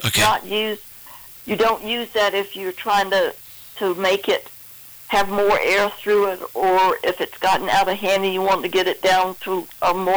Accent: the South, United States; I grew up in the South and we have stuff blooming all the time. Even in the middle of winter, we have camellias blooming

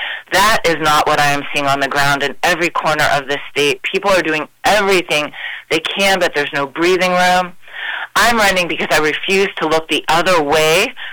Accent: Youngstown, Ohio, United States; a lot of people don't know that I grew up in Youngstown, Ohio. I had a pretty rough childhood, a lot of abuse and neglect. I was actually lived in a tent in the winter in Northeast Ohio.

